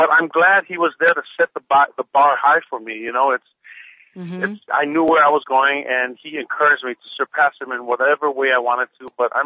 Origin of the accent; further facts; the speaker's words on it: Hawaii, United States; moved away; Well, you know, I grew up in Hawaii for a long time